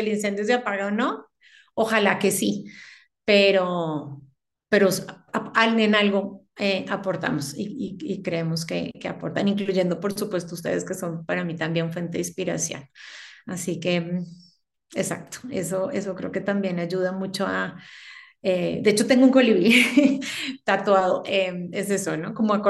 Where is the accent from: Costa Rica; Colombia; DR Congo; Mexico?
Colombia; Bogotá; al final soy bogotana, soy montañera